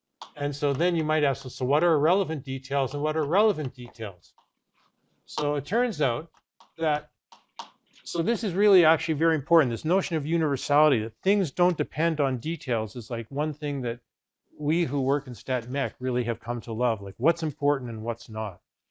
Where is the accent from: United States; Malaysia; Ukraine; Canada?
Canada; Because now I get a chance to show that I'm Canadian by putting the U there.